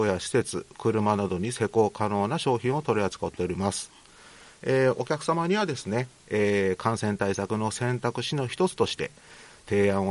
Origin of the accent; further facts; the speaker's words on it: Satsumasendai, Kagoshima, Japan; 薩摩仙台市、もうずっと、